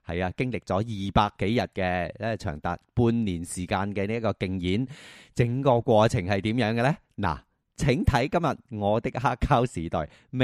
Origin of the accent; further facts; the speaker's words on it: Maoming, Guangdong, China; 第一，茂名我家乡啦。